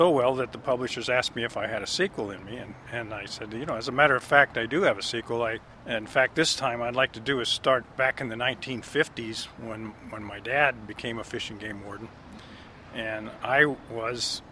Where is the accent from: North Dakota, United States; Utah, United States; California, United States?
California, United States; Orland; After growing up in Orland, my dad was the warden in Orland from the 1960 to 1970